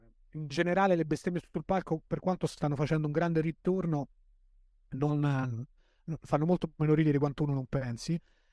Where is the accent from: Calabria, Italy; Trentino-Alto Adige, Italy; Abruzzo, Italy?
Abruzzo, Italy; L'Aquila; Io sono cresciuto all'Aquila